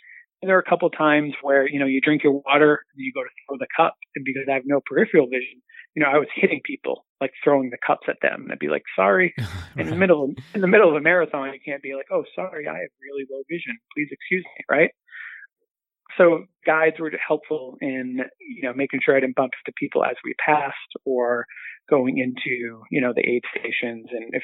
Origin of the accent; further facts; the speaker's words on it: Boston, Massachusetts, United States; my guides from the Boston area. So that's, for the most part, the only race I've traveled to with my hometown guides.